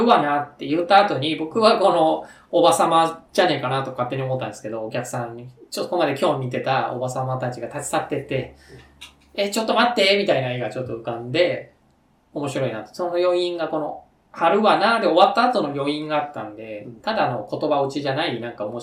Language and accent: Japanese; Tokyo, Japan; 僕ら、東京人なので、あの、方言的なのはちょっと読みづらいですけどね。